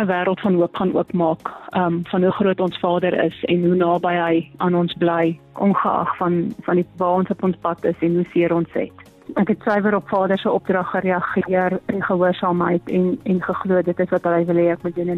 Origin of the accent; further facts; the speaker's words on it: Pretoria, Gauteng, South Africa; now in Bloemfontein, South Africa; ek is gebore in Pretoria. Daar is skool gegaan en gestudeer. En soos my man, ons is 'n paar maande Natal gebly en toe van daar af is ons getroud en ons het Bloemfontein toe gekom.